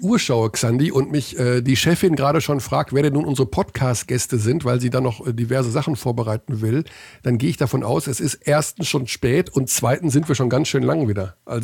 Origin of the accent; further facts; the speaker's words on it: Hagen, North Rhine-Westphalia, Germany; Horst Weimann war in den späten 70er, Anfang der 80er Jahre ein Basketballer in Hagen, in meiner Heimat.